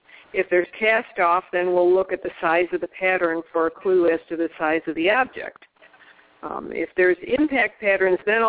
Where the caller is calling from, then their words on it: Florida, United States; I mean, I live in Florida. I should say that. I'm speaking from Florida.